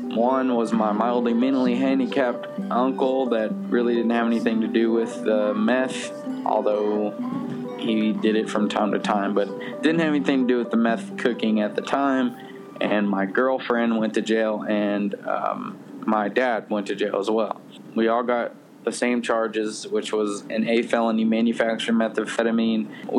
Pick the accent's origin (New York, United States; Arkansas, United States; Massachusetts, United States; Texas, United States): Texas, United States; Austin; As far as everything else, I love Austin. That's my hometown. I love it. I love going there. I love seeing everybody, you know, that I grew up with.